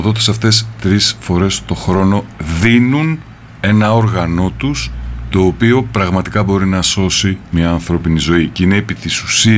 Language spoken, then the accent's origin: Greek; Thessaloniki, Central Macedonia, Greece; έρχομαι από μια πάρα πολύ μεγάλη πόλη. Μπορεί να μην είναι γνωστό, αλλά έρχομαι από την Θεσσαλονίκη, στην οποία ζούσα τα τελευταία περίπου 25 χρόνια.